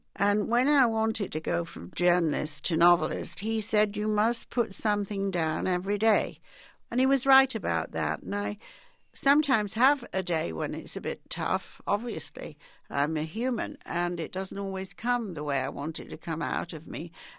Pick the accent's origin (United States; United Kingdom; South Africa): United Kingdom; Yorkshire and the Humber; As you know, I grew up in Yorkshire